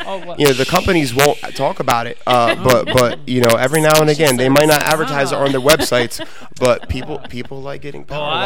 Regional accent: Vineland, New Jersey, United States; now in Galloway, United States; I was born and raised in Vineland, New Jersey. Currently in Galloway, but yeah, we're all from Vineland.

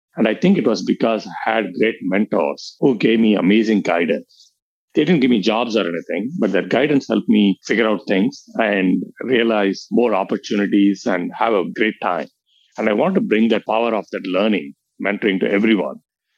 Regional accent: Chennai, Tamil Nadu, India; moved away as an adult; now in United States; About my background, Suresh, I grew up in Chennai. I went to College of Engineering in Guindy, and I came to the States.

